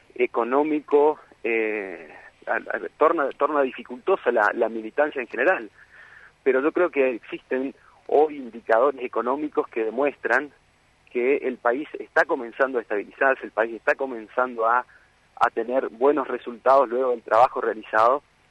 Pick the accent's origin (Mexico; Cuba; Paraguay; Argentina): Argentina; Leandro N. Alem, Misiones; yo, que soy del interior, de Leandro Nalem